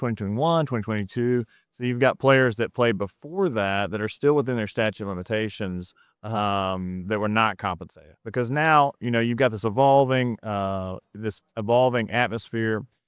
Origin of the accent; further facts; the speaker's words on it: Mississippi, United States; I'm from Mississippi.